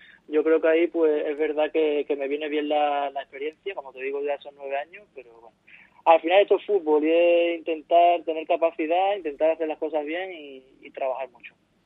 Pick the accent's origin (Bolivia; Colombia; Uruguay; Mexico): Colombia; now in Spain; Yo una vez que me vine de Colombia tenía claro que quería empezar a entrenar aquí como primer entrenador